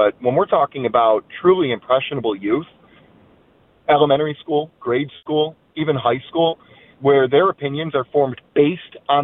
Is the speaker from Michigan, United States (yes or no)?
yes; Holland, Michigan, United States; from Holland, not John from Alden.